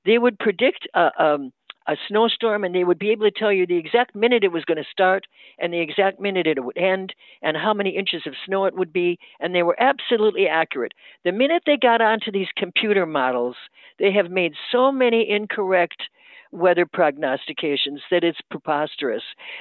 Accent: St. Paul, Minnesota, United States; When I was growing up in St. Paul, Minnesota, which is really a weather disaster place

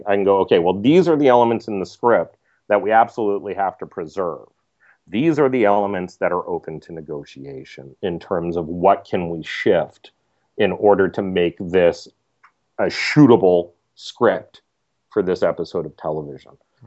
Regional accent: Richmond, Virginia, United States; I grew up in Richmond, and we had it was that time when you could buy the little, like, there were maybe 13 or 14 channels

